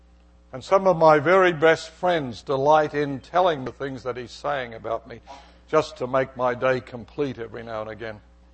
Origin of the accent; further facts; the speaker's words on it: Australia; You know, I'm an Australian. We're a straight shooters